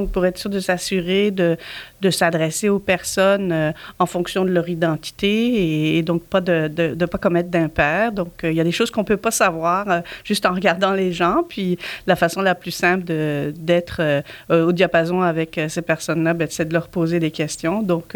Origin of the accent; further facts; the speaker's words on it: Belgium; now in Montreal, Canada; Je suis belge d'origine, ça fait 23 ans que je vis à Montréal.